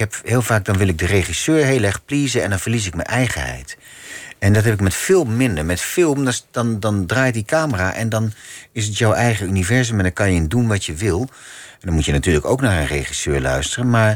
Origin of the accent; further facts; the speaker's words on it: Groningen, Netherlands; accent: Gronings; first language Gronings; Dutch is a second language; Dat, ja, dat is echt, dat, ja, dat is mijn moedertaal. Ja. Nederlands is voor mij aangeleerd.